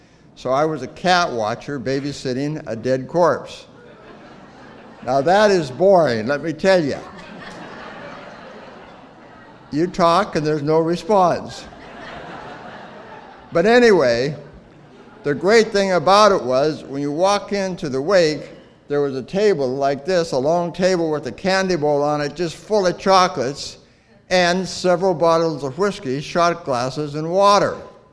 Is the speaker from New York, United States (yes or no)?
no; Anaconda, Montana, United States; born there; I was born in Anaconda, Montana, Harlan, in 1934.